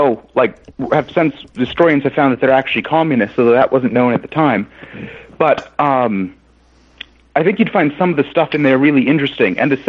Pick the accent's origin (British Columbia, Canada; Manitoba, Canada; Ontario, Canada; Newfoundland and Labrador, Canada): Newfoundland and Labrador, Canada; I'm from Newfoundland. That's the name. My ancestors are from England.